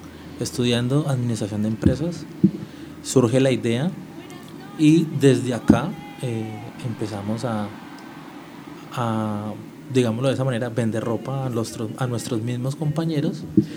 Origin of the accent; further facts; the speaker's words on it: Villavicencio, Meta, Colombia; born there; nací el 15 de abril de 1981 en la ciudad de Villavicencio, estoy próximo a cumplir 35 años.